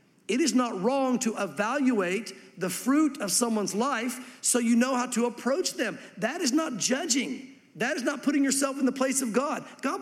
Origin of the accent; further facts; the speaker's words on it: the South, United States; It didn't hurt that I grew up in the South and we're known as the Bible Belt